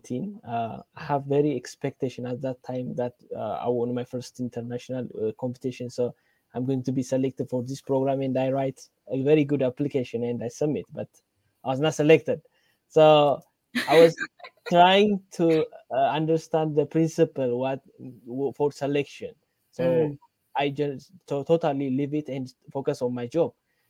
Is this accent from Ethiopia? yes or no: yes; Ethiopia; I'm from Ethiopia. So by profession, I'm a computer engineer.